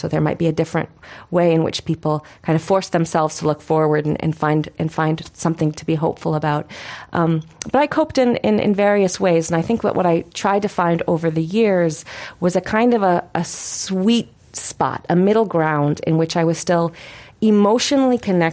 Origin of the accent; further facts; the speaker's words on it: United States; but never felt threatened or in any way really criticized as an American.